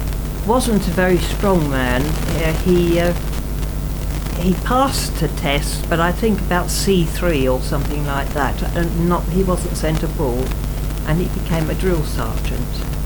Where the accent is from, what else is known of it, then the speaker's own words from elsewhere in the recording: Tottenham, London, United Kingdom; moved away as an adult; Yes, I was born in Tottenham, North London, and I lived there till I was 19, and when we were evacuated to Lancashire.